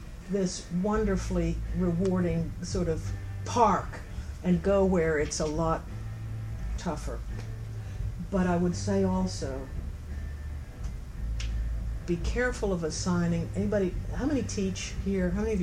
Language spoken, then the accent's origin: English; Pittsburgh, Pennsylvania, United States; I'm originally from Pittsburgh, industrial Pittsburgh, and I love the look of colored glass shards shining in back alleys.